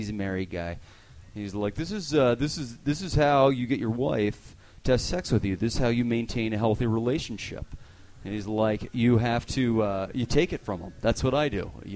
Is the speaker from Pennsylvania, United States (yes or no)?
yes; Pennsylvania, United States; I grew up outside of Philly.